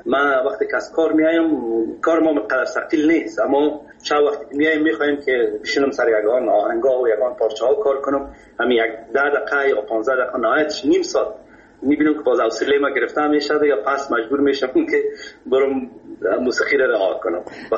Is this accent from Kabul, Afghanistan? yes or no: yes; Kabul, Afghanistan